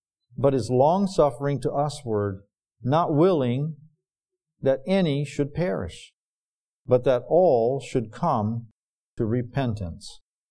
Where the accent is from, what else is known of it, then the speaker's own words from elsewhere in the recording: Liberia; born there; I was born in Africa. My parents were missionaries there. In West Africa, Liberia, West Africa. And I remember coming back on furlough at least twice when I was a little boy coming here.